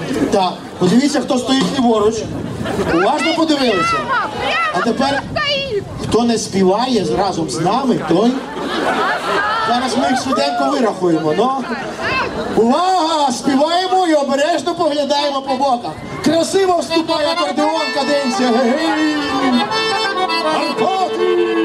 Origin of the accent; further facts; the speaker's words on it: Stryi, Lviv Oblast, Ukraine; Я служив в радянській армії. Мене загребли з мого рідного Стрия і забрали до групи радянських військ Німеччини.